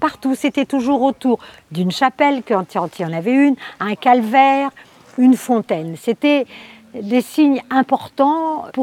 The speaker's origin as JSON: {"language": "French", "town": "Ploumanac'h", "region": "Brittany", "country": "France", "said": "je suis de Poumalac"}